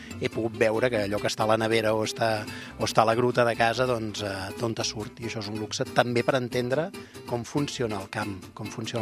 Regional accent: Sant Vicenç de Montalt, Catalonia, Spain; Soc fill del Maresme, soc xurraví, soc de Sant Vicenç de Montalt, una terra on jo vaig néixer bàsicament d'horta i vinyes, i mar i muntanya, i per tant doncs, he crescut anant a buscar musclos i pescant pops quan era molt petit

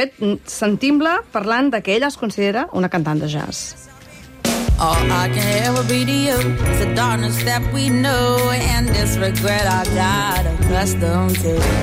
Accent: Gratallops, Catalonia, Spain; accent: Gratallops; també amb el meu accent de gratallops no ha quedat gaire clar

